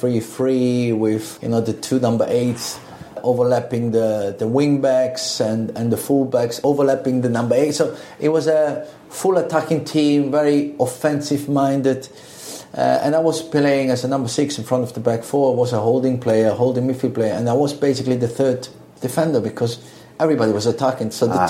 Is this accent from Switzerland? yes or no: yes; Switzerland; also born or lived in Italy; I grew up in Switzerland with Italian parents. And, you know, I went to school and I have a BA diploma from Switzerland.